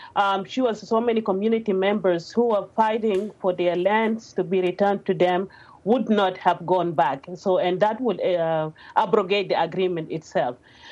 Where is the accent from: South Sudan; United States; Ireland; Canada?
South Sudan; Western Bahr el Ghazal; I come from Western Bahr Ghazal